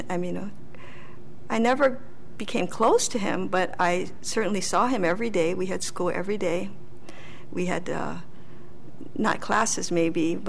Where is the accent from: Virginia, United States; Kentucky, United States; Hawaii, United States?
Hawaii, United States; Growing up in Hawaii, we didn't have Suzuki method.